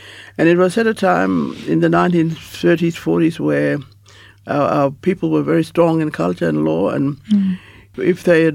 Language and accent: English; Fitzroy Crossing, Western Australia, Australia; I'm from the Fitzroy Crossing area.